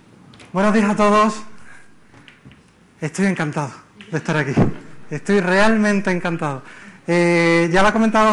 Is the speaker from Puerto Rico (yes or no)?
no; Spain; yo soy español